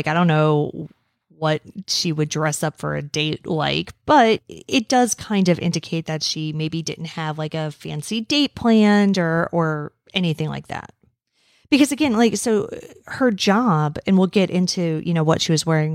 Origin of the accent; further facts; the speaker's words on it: United States; I don't know what Celsius would be because I'm American and we don't know things.